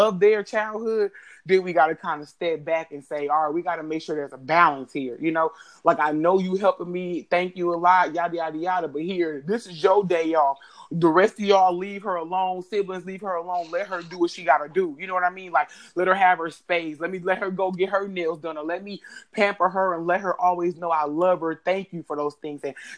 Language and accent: English; Oakland, California, United States; Number one, I'm from East Oakland myself.